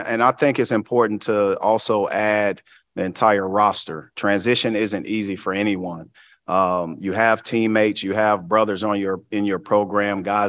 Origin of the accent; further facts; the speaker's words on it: Chicago, Illinois, United States; As a kid growing up in Chicago, leaving on a journey to become a student athlete and living a dream.